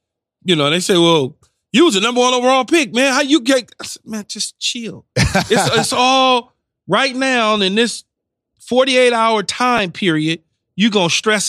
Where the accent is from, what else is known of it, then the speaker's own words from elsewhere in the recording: Los Angeles, California, United States; So like a lot like me, I'm from Southern California here in Los Angeles.